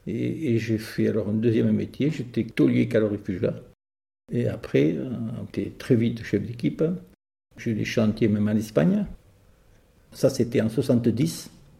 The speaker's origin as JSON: {"language": "French", "town": "Basercle", "region": "Nouvelle-Aquitaine", "country": "France", "tie": "born there", "said": "Je suis né à Basercle dans les Landes. C'est un tout petit village, à côté d'Agedemont, saute de Navaille."}